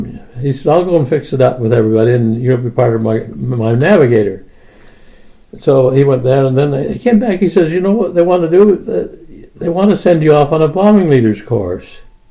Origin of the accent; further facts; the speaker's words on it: Canada; I'm a Canadian, but I got English uniforms.